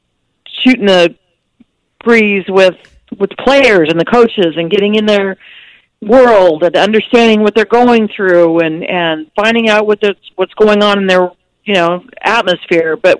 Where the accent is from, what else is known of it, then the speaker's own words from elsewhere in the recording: California, United States; But I'm from California, so it was freezing.